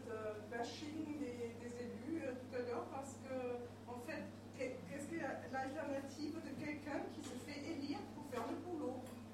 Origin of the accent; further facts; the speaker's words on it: Germany; French is a second language; now in France; moi je viens d'Allemagne